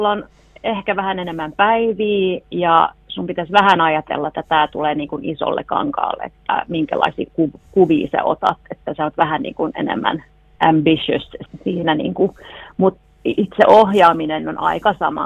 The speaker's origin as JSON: {"language": "Finnish", "town": "Vaasa", "region": "Ostrobothnia", "country": "Finland", "tie": "born or raised there", "moved": "as an adult", "lives_now": "Uppsala, Sweden", "said": "Joo, se on kyllä mun kotikaupunki niin sanottu, niin mä muutin lukion jälkeen vasta pois sieltä."}